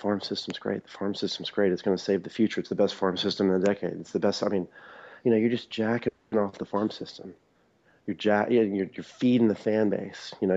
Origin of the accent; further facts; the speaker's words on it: Texas, United States; maybe it's because I grew up in North Texas and I grew up around a guy like Mark Cuban